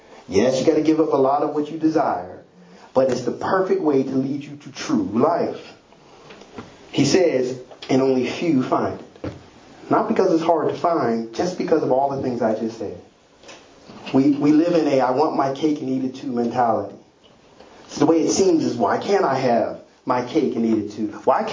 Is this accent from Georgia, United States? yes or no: no; Pittsburgh, Pennsylvania, United States; also born or lived in Philadelphia; I told you I'm from Pittsburgh, so I told you in two different places. I lived in Philly, but I'm from Pittsburgh